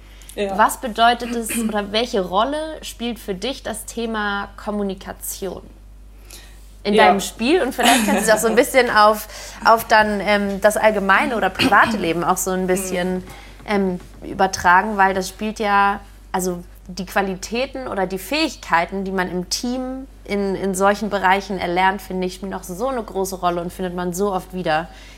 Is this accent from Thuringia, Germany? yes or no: no; Hamburg, Germany; ich komme aus Hamburg ursprünglich